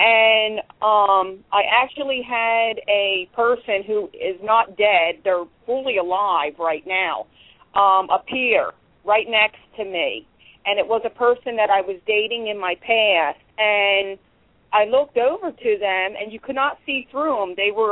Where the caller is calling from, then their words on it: Pennsylvania, United States; I'm calling from Pennsylvania.